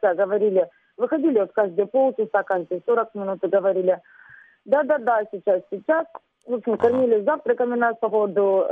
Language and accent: Russian; Sloviansk, Donetsk Oblast, Ukraine; Они проходят мимо, спрашивают, а вы откуда? Мы говорим, со Славянска.